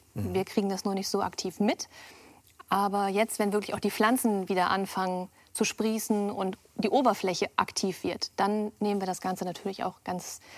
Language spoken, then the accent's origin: German; Lower Saxony, Germany; Ich bin auf dem Bauernhof groß geworden, im Landkreis Osnabrück. Also ganz idyllisch in einem Moorgebiet.